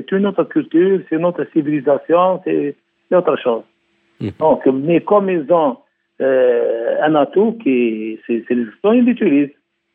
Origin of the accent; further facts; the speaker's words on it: Algeria; Parce que chez nous, en Algérie, en 1962